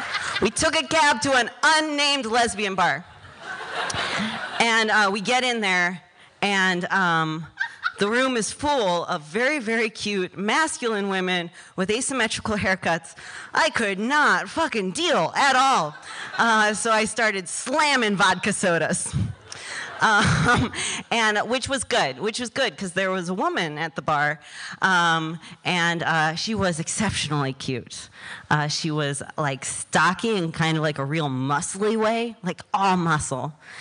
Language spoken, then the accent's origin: English; Cleveland, Ohio, United States; Nellie's from Chicago. I'm from Cleveland. We did the classic Midwestern tourist thing